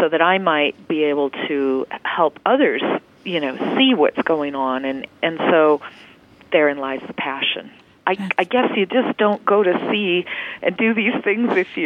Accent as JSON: {"language": "English", "region": "Pacific Northwest", "country": "United States", "tie": "born or raised there", "said": "I grew up in the Pacific Northwest, always near the water."}